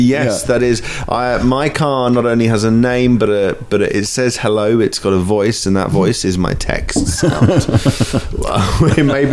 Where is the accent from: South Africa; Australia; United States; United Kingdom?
United Kingdom; as a British person, a bit too astute.